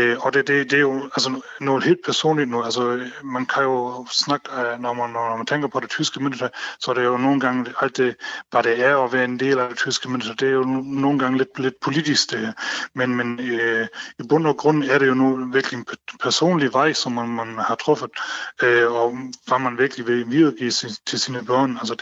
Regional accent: Region of Southern Denmark, Denmark; also born or lived in Germany; Jamen, jeg er født i Tyskland, men opvokset i det tyske mindretal her i Sønderjylland.

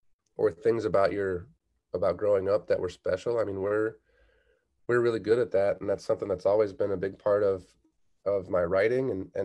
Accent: Kalamazoo, Michigan, United States; as a kid growing up in Kalamazoo, Michigan, I have that story of like every spring break, my dad would pack up the van and we'd drive it to Fort Walton Beach, Florida.

